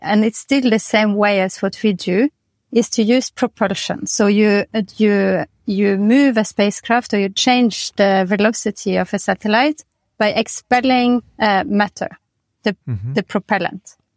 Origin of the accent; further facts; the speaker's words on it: Norway; now in France; I'm from Norway. And a physicist of origin. And now I live in France for the last 15 years.